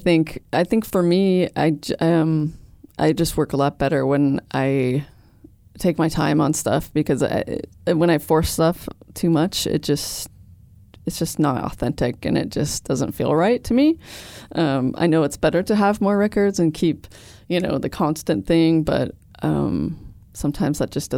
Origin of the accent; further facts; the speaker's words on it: Colorado, United States; moved away as an adult; also born or lived in Seattle; I mean, I always consider Colorado home just because that's where I really grew up, but I grew up a lot in Seattle, so it's kind of even at this point.